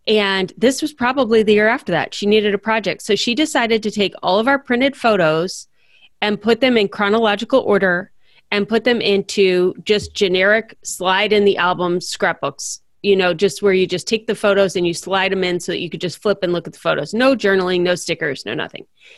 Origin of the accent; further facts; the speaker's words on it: Midwest, United States; being children of multi-generational entrepreneurs on both sides, growing up in the Midwest.